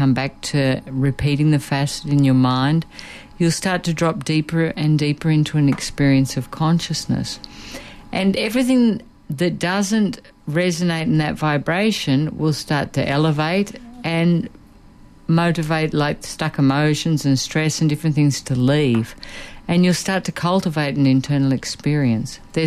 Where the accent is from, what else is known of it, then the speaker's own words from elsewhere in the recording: Australia; I'm Australian